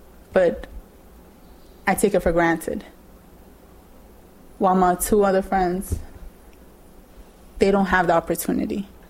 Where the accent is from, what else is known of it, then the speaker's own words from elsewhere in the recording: Mexico; It's just like, I'm proud to be I'm from Mexico, and from what I know, I'm very proud of it. But when you go to Mexico, they see you, they call you a gringa, and that hurts.